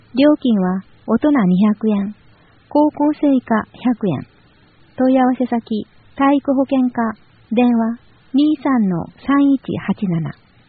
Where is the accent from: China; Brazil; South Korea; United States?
China; Dalian, Liaoning; Japanese is a second language; moved away as an adult; now in Japan; 今回は私のふるさと大連のイベントを紹介します。